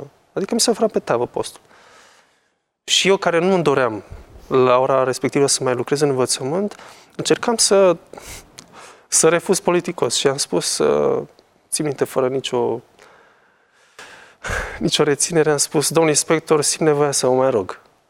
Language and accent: Romanian; Câmpina, Prahova, Romania; să preiau o catedră la un liceu în oraș, în orașul natal.